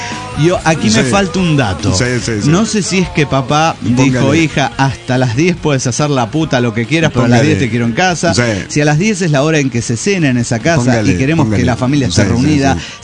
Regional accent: Tarija, Bolivia; de Tarija, Bolivia.

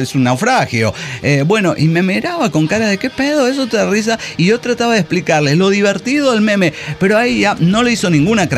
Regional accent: Mexico; Ah, güey, es que soy mexicano, güey.

